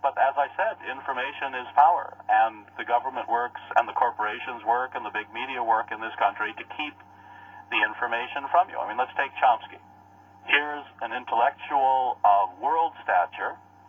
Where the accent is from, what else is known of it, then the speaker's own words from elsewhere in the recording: Midwest, United States; I grew up in the Midwest, so I'm not unfamiliar with the United States.